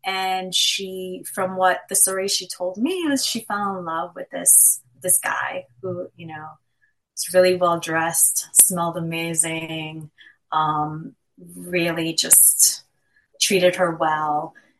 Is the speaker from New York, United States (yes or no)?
yes; New York, United States; I grew up in East Harlem, and my mother had moved from Puerto Rico to East Harlem, back in the 60s, and she was the first person in her family to do so.